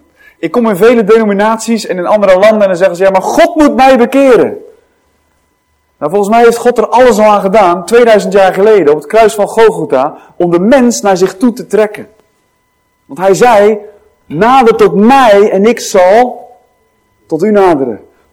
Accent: Alphen aan den Rijn, South Holland, Netherlands; ik kom uit Alphen aan den Rijn.

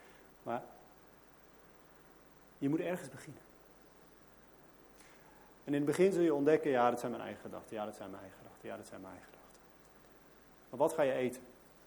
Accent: Barneveld, Gelderland, Netherlands; also born or lived in Veenendaal; Ik kom uit Barneveld eigenlijk, maar ik heb 12 jaar in Veenendaal gewoond.

